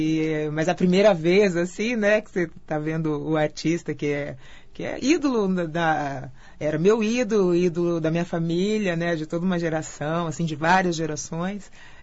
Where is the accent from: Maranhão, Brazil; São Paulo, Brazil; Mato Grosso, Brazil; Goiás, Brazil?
São Paulo, Brazil; Campinas; born there; Eu sou nascida em Campinas